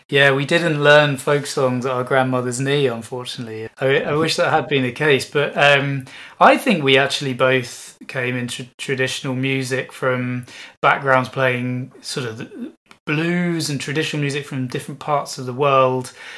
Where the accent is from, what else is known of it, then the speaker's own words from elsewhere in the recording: England, United Kingdom; But as we are English and we want to have, you know, integrity in the songs that we're choosing to sing, and for it to sort of represent as closely as we can the culture that we feel a part